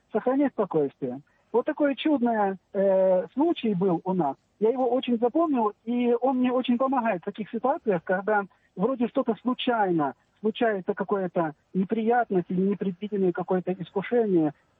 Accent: Ukraine; Добрый вечер, я с Украины.

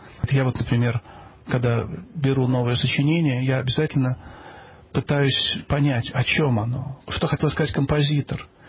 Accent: Moscow, Russia; born there; Я родился в Москве, закончил Московскую консерваторию по двум специальностям пианист и композитор.

